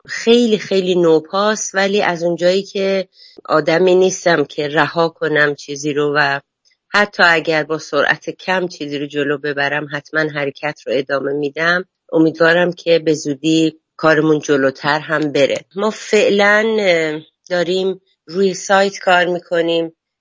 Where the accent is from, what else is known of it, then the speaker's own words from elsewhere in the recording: Iran; moved away; در تمام مدتی که من از ایران اومدم بیرون